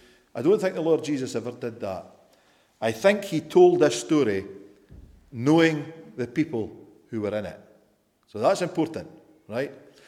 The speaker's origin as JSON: {"language": "English", "region": "Scotland", "country": "United Kingdom", "said": "knowing being a Scotsman, I'm quite happy to see £5 notes"}